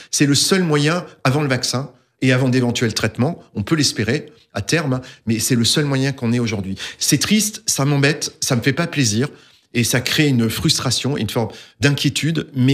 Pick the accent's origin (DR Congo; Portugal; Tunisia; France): France; Grand Est; en tout cas chez nous en Alsace, hein, plus qu'ailleurs